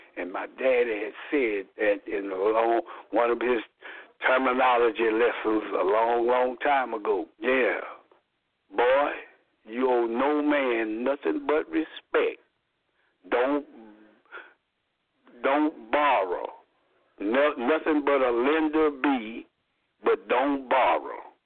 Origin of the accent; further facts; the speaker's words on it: Dallas, Texas, United States; born there; I didn't come from Paris. I was born in Dallas.